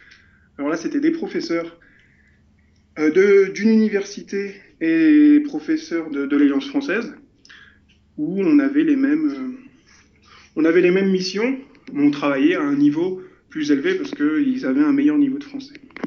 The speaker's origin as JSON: {"language": "French", "town": "Lille", "region": "Hauts-de-France", "country": "France", "said": "je viens de Lille"}